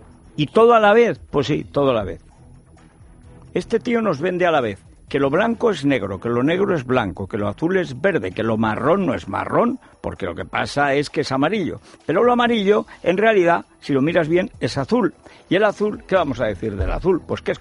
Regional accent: Huesca, Aragon, Spain; yo soy de Huesca, pero si usted es de Teruel, ya, pero soy de Huesca. Y además, pues también soy de Getafe

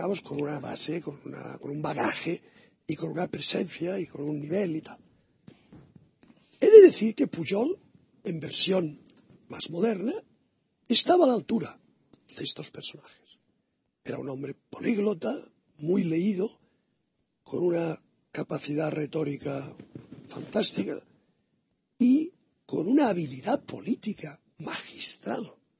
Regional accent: Catalonia, Spain; yo, como catalán que soy

